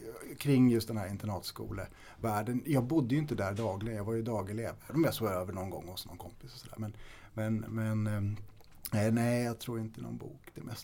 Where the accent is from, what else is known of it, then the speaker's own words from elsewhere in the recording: Storfors, Värmland, Sweden; jag är ju född och uppvuxen i Värmland. I östra delen av Värmland i Storfors. En liten bruksort med då kanske var 4000 invånare. Idag är det ungefär 3 skulle jag tro drygt kvar.